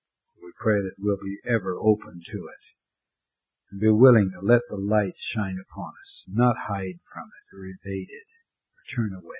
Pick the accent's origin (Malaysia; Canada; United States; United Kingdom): United States; Montana; I grew up in Montana where in the cold, cold winters, it was very, very difficult taking bath.